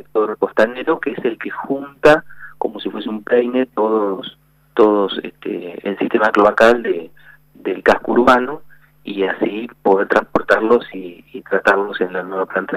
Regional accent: Bariloche, Río Negro, Argentina; quienes somos de Bariloche

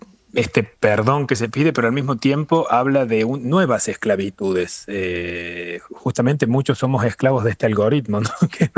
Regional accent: Argentina; algo que lo digo yo como argentino, lamentablemente en Argentina tenemos una idea muy equivocada.

